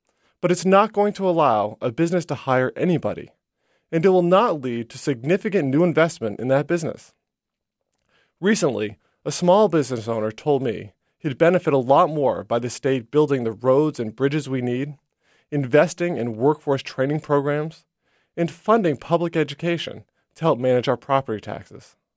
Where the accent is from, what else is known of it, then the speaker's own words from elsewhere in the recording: Maine, United States; I was born and raised in Maine, and even though I went away to college, I came back to Maine because I can't imagine living anywhere else.